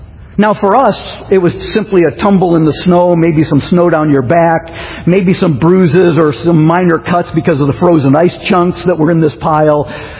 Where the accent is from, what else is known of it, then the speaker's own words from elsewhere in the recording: Michigan, United States; also born or lived in Maine; I grew up in Michigan. And then I ministered in Maine. I've been around snow for a good portion of my life.